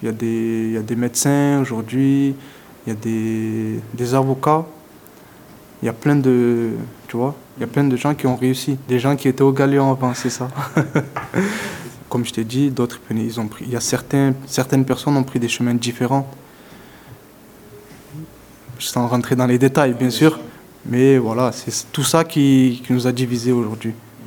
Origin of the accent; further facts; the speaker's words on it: Provence-Alpes-Côte d'Azur, France; C'était une avenue, tu vois, au quartier, le Plan d'Ao, parce que je viens du Plan d'Ao